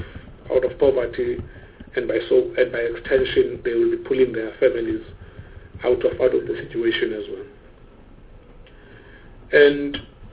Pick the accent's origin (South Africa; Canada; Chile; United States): South Africa; Eastern Cape; I'm from the Eastern Cape